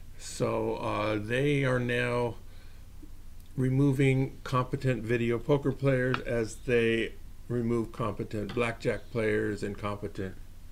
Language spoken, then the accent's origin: English; Los Angeles, California, United States; moved away as an adult; now in Las Vegas, United States; Well, I grew up in the Los Angeles area. Okay. When I was 47 years old in 1993, I moved to Vegas to be a blackjack player.